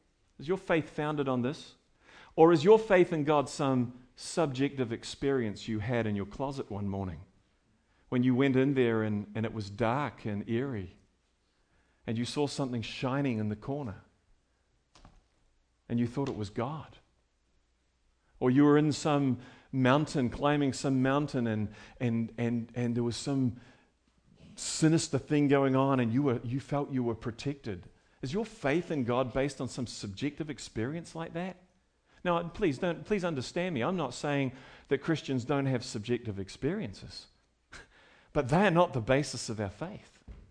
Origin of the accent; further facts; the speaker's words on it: New Zealand; Well, I'm a Kiwi, I'm a New Zealander, so I got a little longer, hopefully.